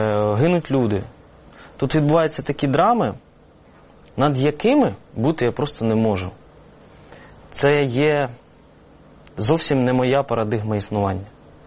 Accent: Kyiv, Ukraine; Я народився на Подолі, в Києві, виріс тут. Тут поруч біля вашої студії пройшли мої шкільні роки на Порожнізній.

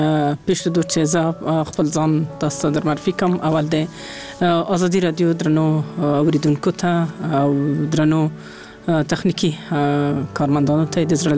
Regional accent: Kabul, Afghanistan; ماشومه یې کابل ته راوړې یم. نو تنن ورځې نه په کابل کې ژوند کوم.

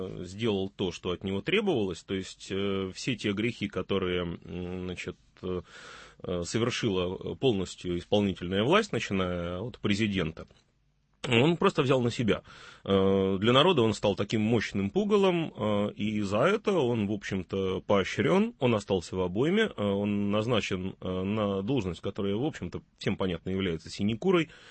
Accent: Saint Petersburg, Russia; А как петербуржец, я не пенсионер и бесплатные лекарства не получаю.

